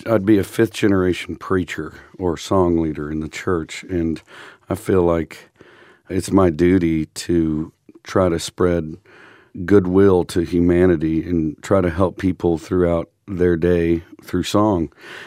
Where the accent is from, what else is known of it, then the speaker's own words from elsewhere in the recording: Texas, United States; I grew up in East Texas.